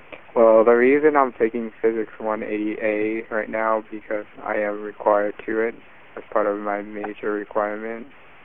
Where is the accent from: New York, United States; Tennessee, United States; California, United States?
California, United States; San Jose; now in San Diego, United States; I am originally from the Bay Area, San Jose, but right now I reside in San Diego because I go to state